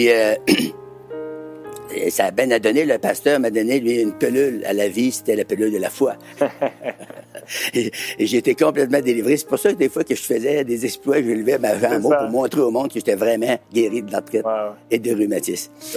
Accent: Quebec, Canada; born there; Je suis né en Gaspésie sur une ferme et j'ai commencé à travailler très, très jeune.

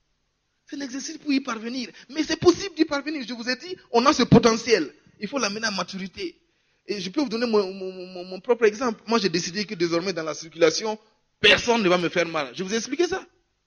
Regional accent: Ngozi, Ngozi Province, Burundi; Parce que moi, je viens de Ngozi, colline Mureke.

